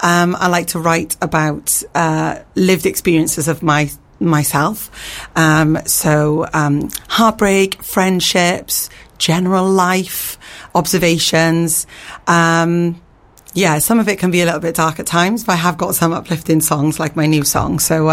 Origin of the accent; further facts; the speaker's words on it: Swansea, Wales, United Kingdom; I did move here 14 years ago. I'm originally from Swansea.